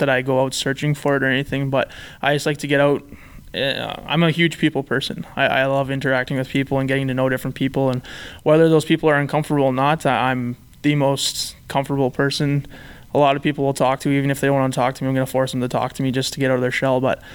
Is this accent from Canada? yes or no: yes; Canada; because I'm from Canada, so I'm not too familiar with how the community works or anything, and I'm just a freshman.